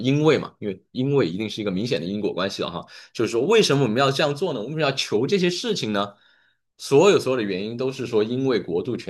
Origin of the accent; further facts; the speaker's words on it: China; 我们中国人有句话说，听君一席话，胜读十年书